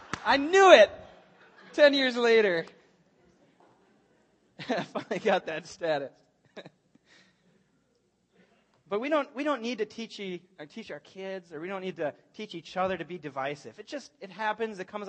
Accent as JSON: {"language": "English", "town": "Blaine", "region": "Minnesota", "country": "United States", "tie": "born or raised there", "lives_now": "St. Francis, United States", "said": "And I grew up in Blaine. I grew up on 65 and 105th down there by Gasoline Alley. And before high school, I actually moved up to St. Francis, which is a lot like Blaine"}